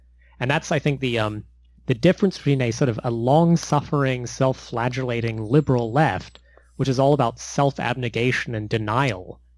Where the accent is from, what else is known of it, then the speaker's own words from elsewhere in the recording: New Zealand; now in United States; so I was raised in New Zealand, but I'm also an American citizen.